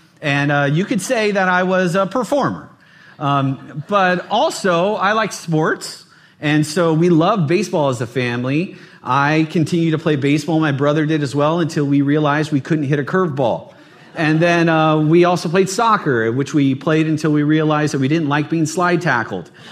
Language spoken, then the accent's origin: English; United States; But I'm also an American. And I'm also someone who has ancestors in Germany and England.